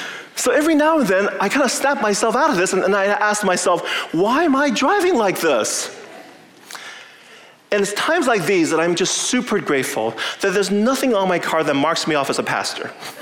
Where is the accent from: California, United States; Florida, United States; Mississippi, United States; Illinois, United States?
California, United States; now in Madison, United States; Now, some of you know that I grew up in Southern California. And even though I've lived in Madison for over 20 years now, there's that California part of my brain that sits back there